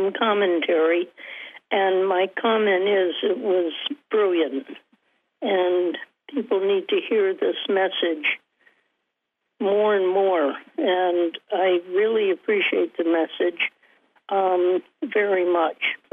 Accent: Amsterdam, North Holland, Netherlands; now in Victoria, Canada; I'm from Amsterdam, but I'm out in Western Canada presently.

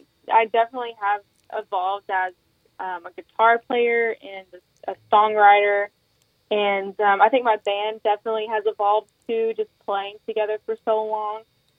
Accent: Kilgore, Texas, United States; Yes, we're both from Kilgore.

